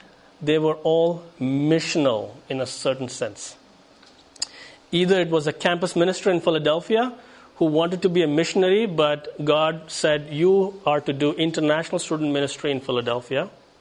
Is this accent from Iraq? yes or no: no; New Delhi, Delhi, India; I grew up speaking in Hindi, which is the language of the people around me. All my friends spoke Hindi in school in the city of New Delhi. My parents at home always spoke in Tamil with one another.